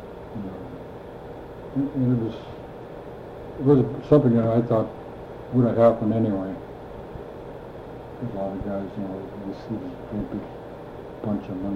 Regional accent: Metlakatla, Alaska, United States; And since I come from Metlakatla, That was created more complications because that's a reservation, see?

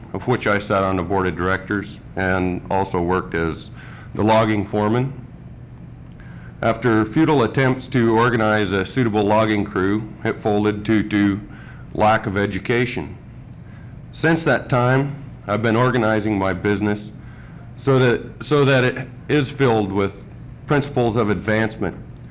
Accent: Alaska, United States; also born or lived in Anchorage / Chicolin / Sutton / Moose Creek; I'm an Athabascan Indian. I was born in Anchorage just a few days after statehood was ratified, or a few days before. I grew up throughout the state of Alaska

